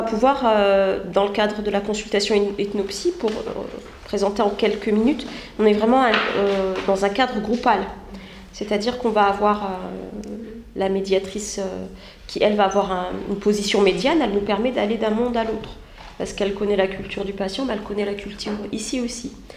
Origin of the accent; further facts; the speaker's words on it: Morocco; Moi, je suis originaire du Maroc.